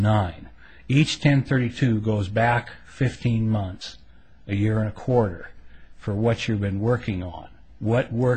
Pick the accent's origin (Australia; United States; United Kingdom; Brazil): United States; Harrison, Idaho; I'm an attorney from Harrison, Idaho, and I represent the appellant, Mr. Lippert.